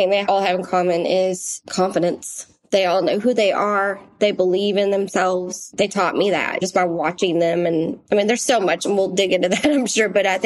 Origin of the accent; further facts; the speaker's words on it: Texas, United States; It is the house that I grew up in East Texas.